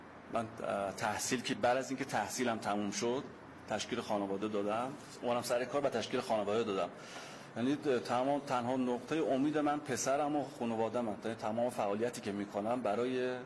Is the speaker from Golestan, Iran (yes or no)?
yes; Gorgan, Golestan, Iran; now in Tehran, Iran; من اهل استان گلستانم.